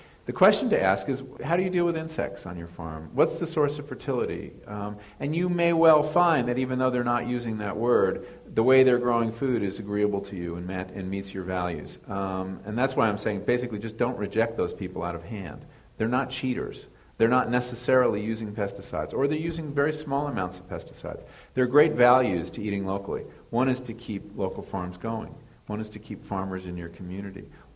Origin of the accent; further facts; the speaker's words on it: New England, United States; I came from New England, so I was particularly attuned to the fact that milk and meat were really the things that could be grown well in my town.